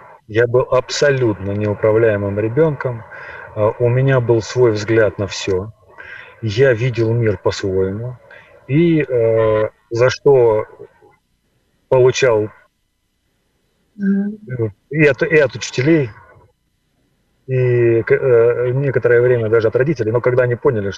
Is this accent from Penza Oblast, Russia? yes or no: no; Sochi, Krasnodar Krai, Russia; Я вырос в Сочи практически, у меня бабушка оттуда.